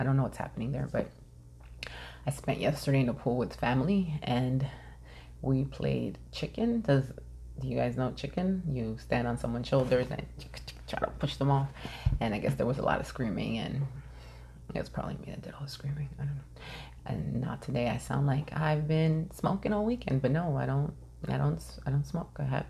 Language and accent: English; Yonkers, New York, United States; I'm from Yonkers, and … is like the GOAT. Not just in Yonkers, but like everywhere. But when you're from Yonkers, from the same part of town that he's from, it really hits you when someone passes away.